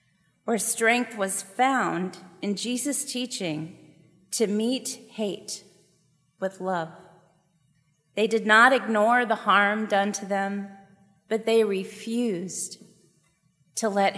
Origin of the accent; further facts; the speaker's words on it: Cincinnati, Ohio, United States; There were members of my church where I grew up in Cincinnati.